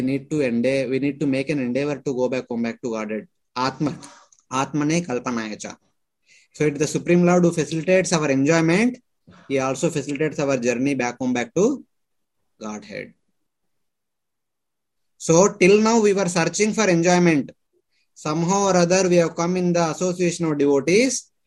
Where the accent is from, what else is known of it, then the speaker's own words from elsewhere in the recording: Andhra Pradesh, India; now in Mumbai, India; I was born and brought up in Andhra Pradesh. That means I was already in the spiritual world. After coming to Mumbai, I met with an accident.